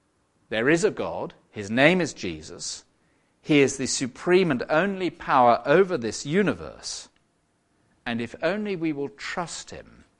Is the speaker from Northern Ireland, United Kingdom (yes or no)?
no; South West England, United Kingdom; I come from the West Country. We sometimes head down to go surfing.